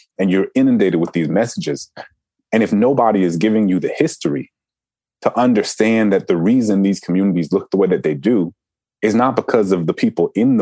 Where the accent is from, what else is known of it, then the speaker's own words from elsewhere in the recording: Louisiana, United States; the fact that I grew up in Louisiana surrounded by Confederate iconography, that on my way to school, I drove down Robert E. Lee Boulevard to get to school